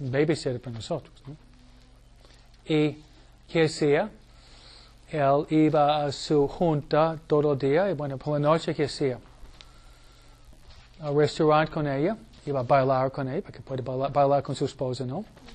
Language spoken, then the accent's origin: Spanish; New York, United States; mi papá a veces viajaba a Chicago, Detroit, somos de Nueva York, ¿no?